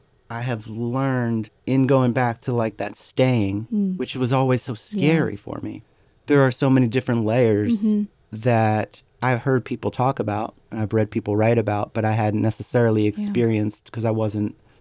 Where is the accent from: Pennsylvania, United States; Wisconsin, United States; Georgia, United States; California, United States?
Pennsylvania, United States; now in Brooklyn, United States; what's the difference between, you know, growing up in Pennsylvania and starting to write songs there as opposed to living in Brooklyn or living in this place or that place?